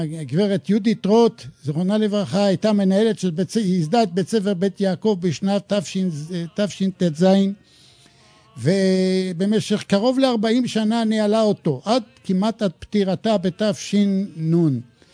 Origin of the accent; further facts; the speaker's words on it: Jerusalem, Jerusalem District, Israel; אני נמצא בבני ברק, האולפן בבני ברק, אני ירושלמי, אבל עכשיו הגעתי לבני ברק.